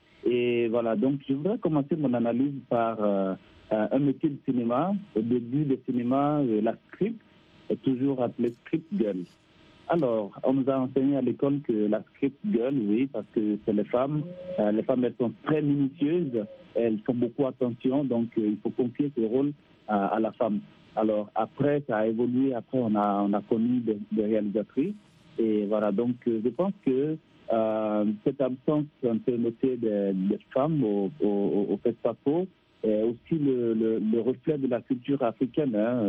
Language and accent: French; Dassa-Zoumé, Collines, Benin; ma région natale, Dassa. Donc, c'est une ville qui est située à 203 km de Cotonou. Et c'est une région de collines par excellence.